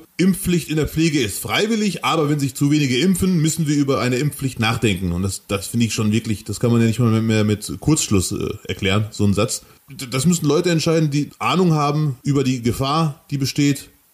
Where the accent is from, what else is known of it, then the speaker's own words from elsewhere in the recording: Bielefeld, North Rhine-Westphalia, Germany; Und dann sage ich Bielefeld und dann sagen ganz viele, woher kommst du wirklich?